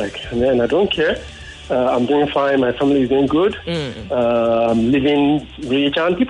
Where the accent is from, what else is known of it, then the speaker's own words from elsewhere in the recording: Lagos, Nigeria; from Ojudebrega.